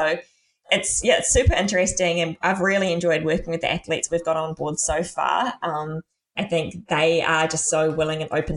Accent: New Zealand; she's an amazing scientist who's actually based here in New Zealand, actually in my hometown, which is awesome.

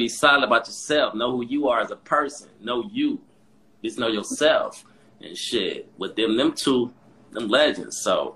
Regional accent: Compton, California, United States; But no, I ain't going to give up. Me, I come from Compton.

